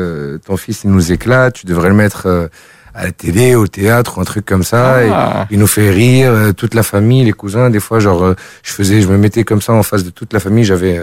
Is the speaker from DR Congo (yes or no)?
no; Paris, Île-de-France, France; le fait que j'ai grandi à Paris et que forcément il y a des fois beaucoup de mots en français qui sortent, même quand je parle tunisien.